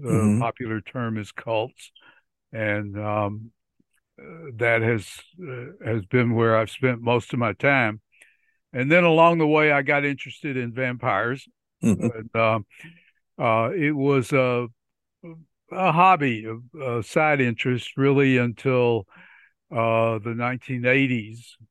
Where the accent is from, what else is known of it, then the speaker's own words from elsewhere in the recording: Alabama, United States; I grew up in Alabama, went to Birmingham Southern College, where I got my degree in geology, and then went off to seminary.